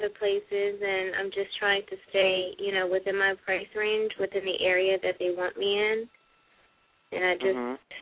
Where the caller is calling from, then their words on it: California, United States; I'm calling from California.